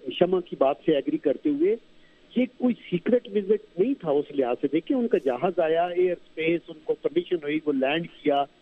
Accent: Chakwal, Punjab, Pakistan; ابھی چکوال میں میری اپنا ضلع ہے

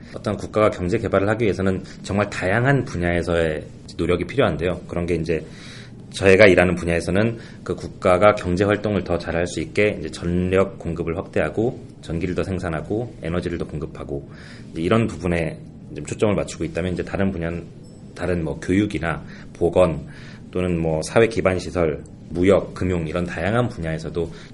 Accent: South Korea; moved away as an adult; 저도 한국에서 태어나서 그냥 한국에서 30년을 자랐지만

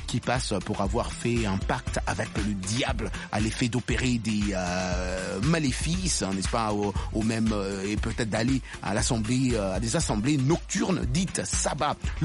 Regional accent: DR Congo; moi, mon pays d'origine, c'est la RDC. Je sais que quand je grandissais, même en RDC

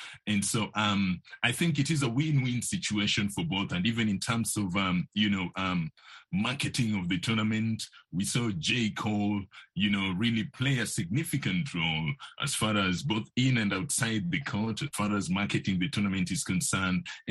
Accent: Kenya; since I come from East Africa, from Kenya.

